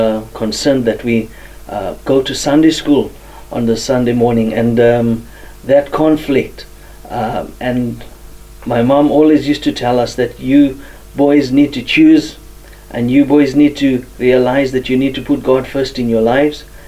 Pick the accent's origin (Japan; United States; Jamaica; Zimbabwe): Zimbabwe; I come from Zimbabwe, and Zimbabwe is in the southern part of Africa. And I was born in Zimbabwe, and I've got two brothers and two sisters, and that's just basically, you know, where I come from.